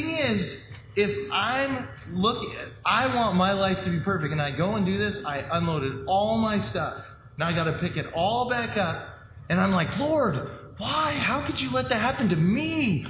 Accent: Walla Walla, Washington, United States; Well, I'm from Walla Walla, Washington. I've never heard of sulfur water.

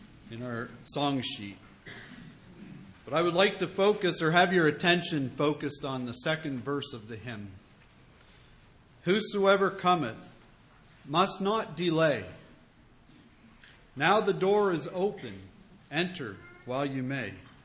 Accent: Laurinville, New Brunswick, Canada; Where I grew up in Laurinville, New Brunswick

